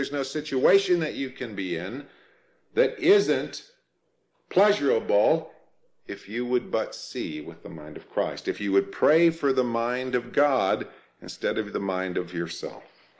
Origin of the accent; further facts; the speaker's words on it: Arizona, United States; On the desert, where I grew up in Arizona, when the sun set, in less than 3 minutes, it was dark.